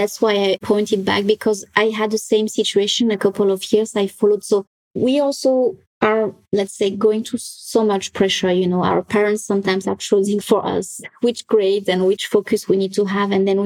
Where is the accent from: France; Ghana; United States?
France; English is a second language; moved away as an adult; So Sarah, you know, I'm French. I'm sure you can tell by my accent. Try to hide it, but doesn't work.